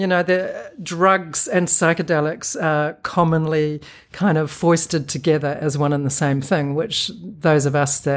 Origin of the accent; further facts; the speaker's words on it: New Zealand; I'm from New Zealand